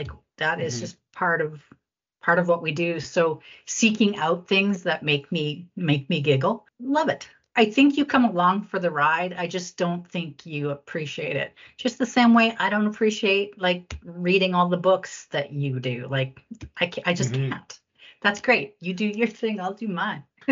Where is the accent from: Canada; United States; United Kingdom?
Canada; Swift Current, Saskatchewan; We grew up in Swift Current, Saskatchewan, 15,000 people, very super duper white, like white, white, white, white.